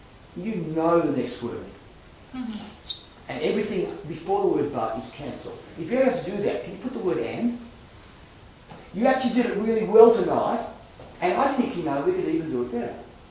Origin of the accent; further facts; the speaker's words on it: Australia; I was speaking from Australian culture. I don't know how the Brits deal with this.